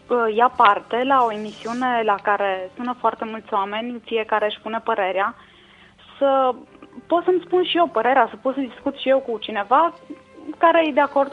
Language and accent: Romanian; Arad, Arad County, Romania; și sunt din Arad.